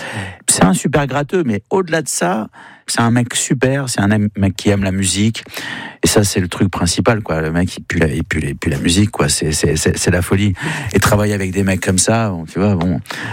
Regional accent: Spain; je suis espagnol aussi, je suis franco-espagnol, j'ai deux passeports.

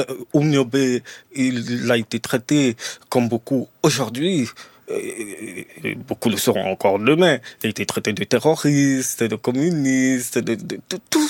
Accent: Cameroon; moved away; Aujourd'hui, ça fait 22 ans que j'ai quitté le Cameroun.

